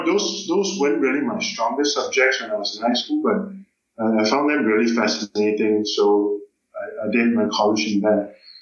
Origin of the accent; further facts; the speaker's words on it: Singapore; born there; I was born in Singapore, did my college at Duke, and then a PhD at Harvard, and I'm currently a PI at the Genome Institute of Singapore in ASTAR